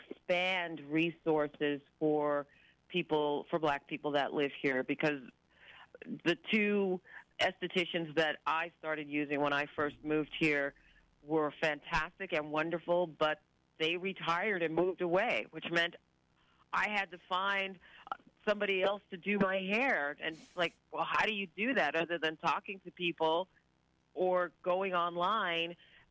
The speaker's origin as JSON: {"language": "English", "town": "New York City", "region": "New York", "country": "United States", "said": "points east for me, because I'm originally from New York City"}